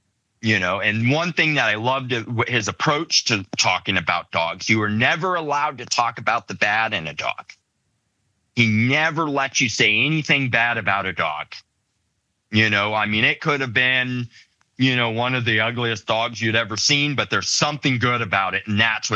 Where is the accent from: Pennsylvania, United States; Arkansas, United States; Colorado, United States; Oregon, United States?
Colorado, United States; growing up in Colorado, we did Colorado, Wyoming, you know, would go to Arizona on a rare occasion, just the surrounding states.